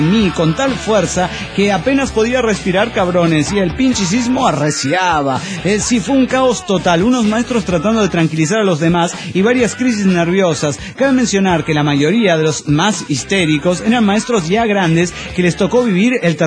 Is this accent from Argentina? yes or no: no; Guerrero, Mexico; de Guerrero, México.